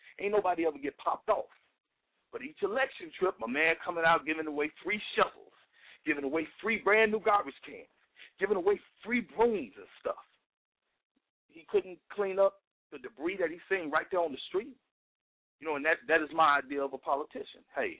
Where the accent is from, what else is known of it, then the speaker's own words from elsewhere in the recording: Chicago, Illinois, United States; You know, hey, I'm from West Side.